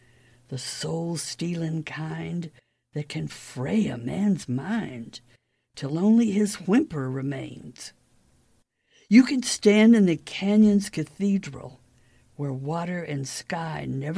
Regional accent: Texas, United States; accent: Texas twang; I grew up in the Texas Hill Country, where the Old West traditions are honored very highly still. So, if I lapse into a Texas twang here and there, you'll understand.

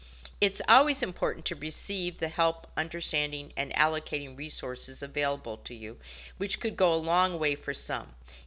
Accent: South Tucson, Arizona, United States; Growing up in South Tucson, I have always noticed that the issue stated

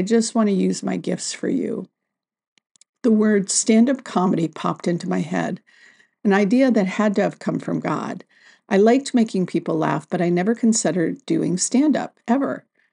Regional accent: Detroit, Michigan, United States; I was a real theater kid growing up in Detroit, the daughter of an Italian-American father and a Southern mom from Alabama.

